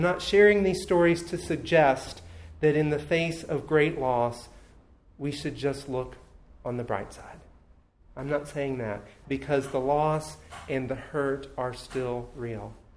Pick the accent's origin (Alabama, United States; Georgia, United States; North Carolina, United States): Alabama, United States; Birmingham; as the tornado moved through my hometown of Birmingham.